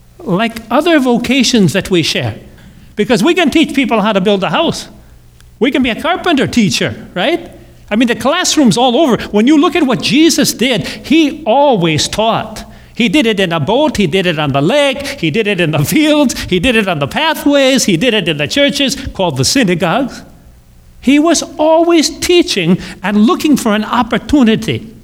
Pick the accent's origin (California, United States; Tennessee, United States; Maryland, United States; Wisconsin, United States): Wisconsin, United States; Richmond; I think of a couple of teachers that I had when I was growing up in Richmond, Wisconsin.